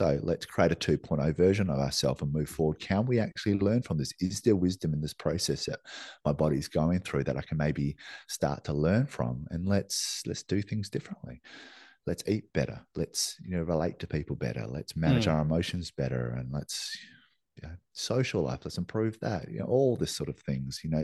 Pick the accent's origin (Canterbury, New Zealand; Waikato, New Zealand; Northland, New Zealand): Northland, New Zealand; I was born in New Zealand. I was born in kiwi fruit country. Most of my childhood was playing in kiwi fruit orchards, which are sprayed to buggery with God knows what. Our little town in the Bay of Islands there had the highest rate of lymphoma of the whole country.